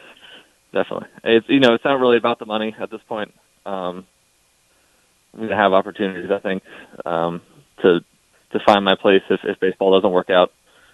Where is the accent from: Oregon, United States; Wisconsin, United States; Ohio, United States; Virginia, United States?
Virginia, United States; I went down. I'm from Virginia, so I went to some schools around local Virginia, like UVA.